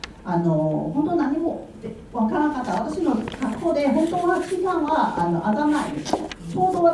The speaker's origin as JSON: {"language": "Japanese", "country": "Hong Kong", "tie": "born or raised there", "second_language": "Japanese", "lives_now": "Japan", "said": "私はあの香港で、生まれ育ちました"}